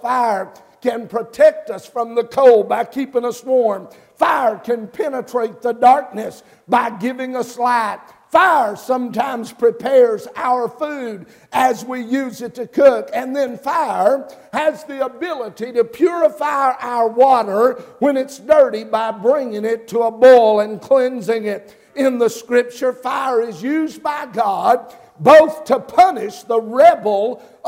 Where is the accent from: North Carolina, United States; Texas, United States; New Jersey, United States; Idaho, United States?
North Carolina, United States; I told our folks there in Mississippi the other day, I said, now I'm from North Carolina. I'm never going to be embarrassed by that.